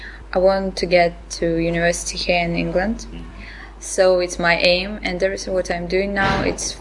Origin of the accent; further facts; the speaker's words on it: Russia; English is a second language; now in Oxford, United Kingdom; I'm from Russia, and I'm 17 years old.